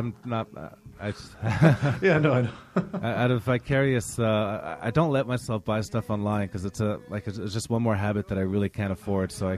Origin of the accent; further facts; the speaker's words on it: Montreal, Quebec, Canada; I'm from Montreal originally, which used to be a dynamite place for records.